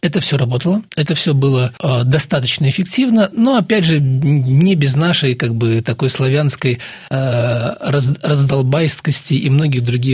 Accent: Belarus; мы, белорусы

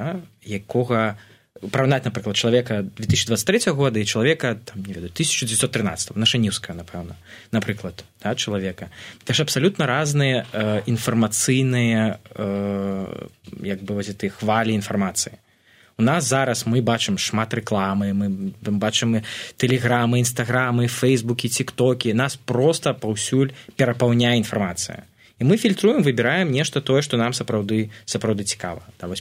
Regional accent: Belarus; ми ж білоруси, ось це я особливо кожен раз проявляю, кажу, ми ж маленька країна

